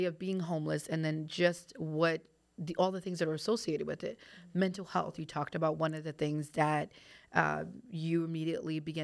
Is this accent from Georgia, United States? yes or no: no; New York, United States; Actually, I was born into homelessness. And so when I was born in New York, my parents didn't have an apartment.